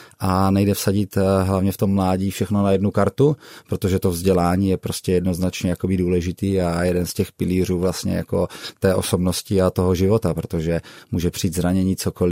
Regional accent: Brno, South Moravian Region, Czechia; já jsem vyrůstal na sídlišti v Brně

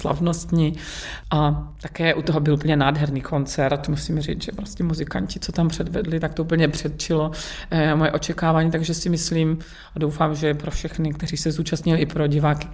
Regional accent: Brno, South Moravian Region, Czechia; která jsem vyrůstala v Brně a vlastně na Moravě ta lidová píseň byla ještě

